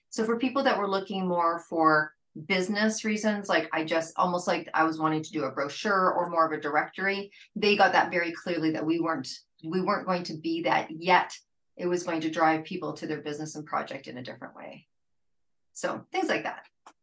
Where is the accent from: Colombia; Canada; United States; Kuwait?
Canada; I mean, being a Canadian, I mean, Sherry Ulrich came on and spoke